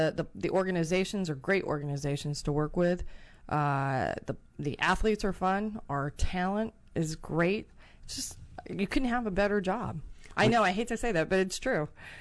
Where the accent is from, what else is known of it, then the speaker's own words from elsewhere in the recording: Los Angeles, California, United States; And I grew up 20 miles east of downtown L.A.